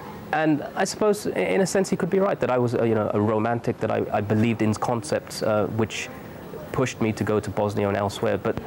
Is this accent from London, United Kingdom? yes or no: yes; London, United Kingdom; when in fact I'm from London